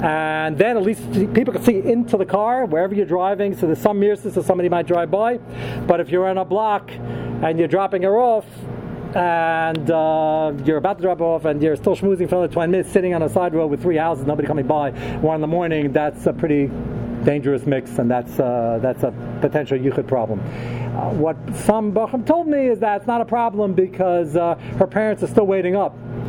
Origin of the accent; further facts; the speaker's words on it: Brooklyn, New York, United States; now in Muncie, United States; I'm from Brooklyn, so maybe I just don't understand the mentality.